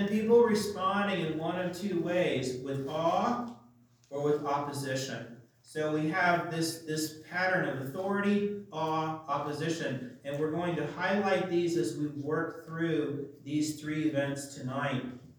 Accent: Minnesota, United States; I grew up in Minnesota. My grandfather had a house on the lake.

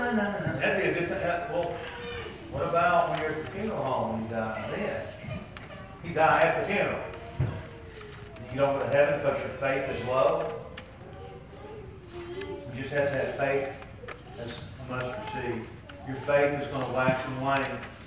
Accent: Tennessee, United States; We're Tennessee fans because we're from Tennessee.

